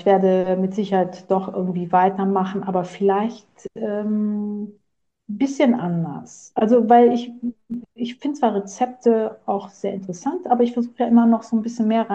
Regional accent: Italy; weil man als Italiener ja doch in eine Schublade gesteckt wird

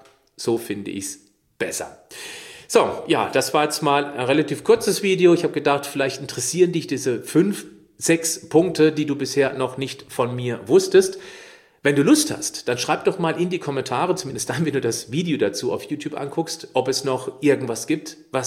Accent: Baden-Württemberg, Germany; Ich bin im Schwarzwald aufgewachsen. Ich lebe hier östlich von Freiburg. Ich bin ringsrum umrundet von Wald.

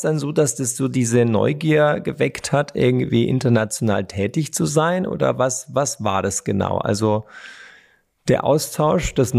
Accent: Freiburg, Baden-Württemberg, Germany; Also ich komme ja ursprünglich aus Freiburg.

